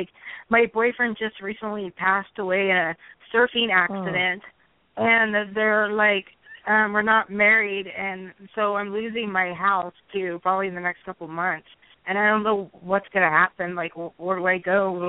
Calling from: Hawaii, United States; from Hawaii.

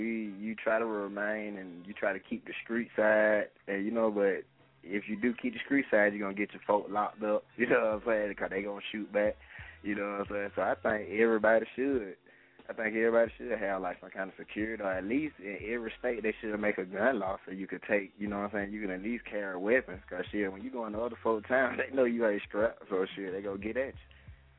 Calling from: Atlanta, Georgia, United States; I'm calling from the ATL, Westside.

